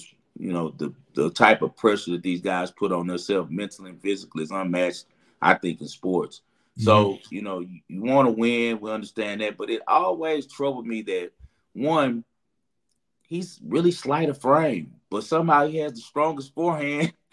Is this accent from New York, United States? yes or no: no; Houston, Texas, United States; we're both from the South. You're in New Orleans. I'm from Houston, Ridgeland, you know, by way of Louisiana.